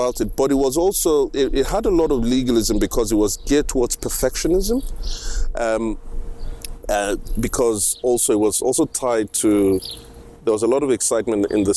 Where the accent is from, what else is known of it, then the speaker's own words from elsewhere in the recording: Lagos, Nigeria; born there; I was born in Lagos. I was second of two children.